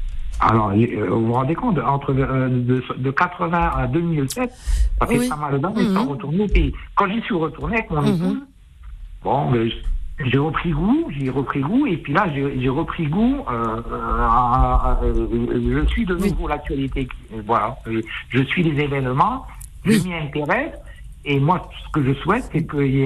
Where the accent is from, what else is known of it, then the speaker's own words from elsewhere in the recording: France; born there; Moi, je suis né en France, pour vous dire, j'ai 61 ans, je suis né en 58.